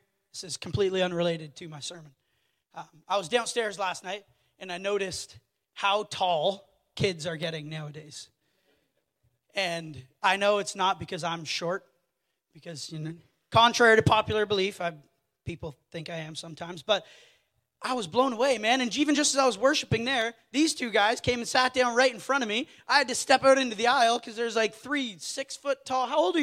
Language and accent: English; Ontario, Canada; I'm from Ontario, so I don't know what gives me the right to tease her, but it's a beautiful province.